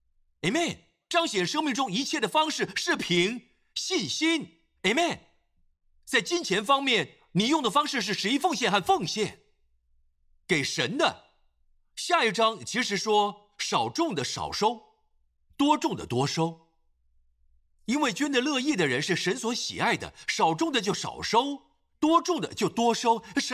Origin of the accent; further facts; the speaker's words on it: Singapore; also born or lived in Malaysia / Perak, Malaysia; 在马来西亚，我是在马来西亚出生的新加坡人，我母亲在被推进产房途中，我就出生了。